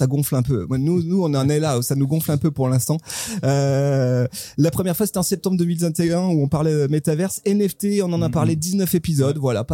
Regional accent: Lyon, Auvergne-Rhône-Alpes, France; On sait, voilà, on est lyonnais.

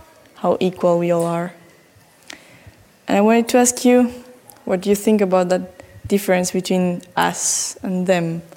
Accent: Argentina; from Argentina, and I wanted to tell you a little bit about the project I'm making back home.

